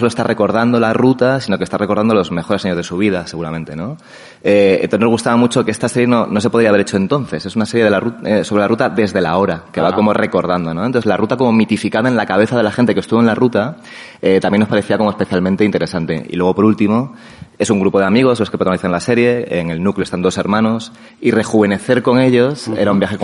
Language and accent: Spanish; Community of Madrid, Spain; De hecho, para mí, como madrileño